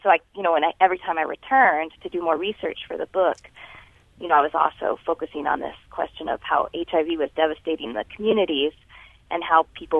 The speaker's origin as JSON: {"language": "English", "town": "El Paso", "region": "Texas", "country": "United States", "tie": "born or raised there", "said": "I'm not Latino or Latina, but I grew up in El Paso, and I just have always felt very drawn to other cultures as a result, growing up essentially as a minority"}